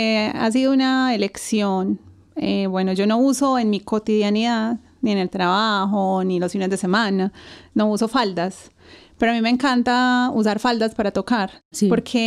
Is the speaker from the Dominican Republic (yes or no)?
no; Colombia; uno piensa, pues eso puede ser algo muy de nosotros, como latino, colombianos, muy cultural, muy, muy latino.